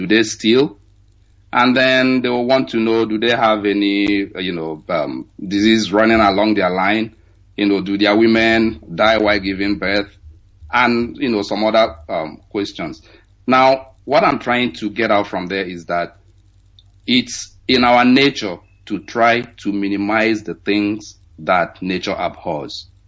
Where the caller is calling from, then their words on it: Lincoln, Nebraska, United States; I'm calling you from Lincoln, Nebraska, in the United States.